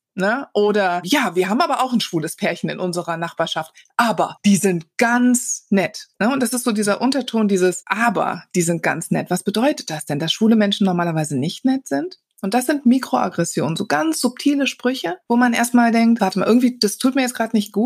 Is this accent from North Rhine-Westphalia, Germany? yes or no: yes; Wuppertal, North Rhine-Westphalia, Germany; born there; ich bin in Wuppertal geboren